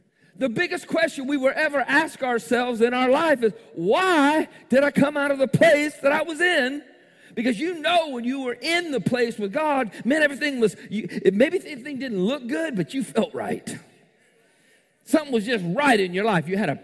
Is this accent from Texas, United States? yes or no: no; Orlando, Florida, United States; now in Ozark, United States; I never heard of it before. I'm from Orlando. But I'm here.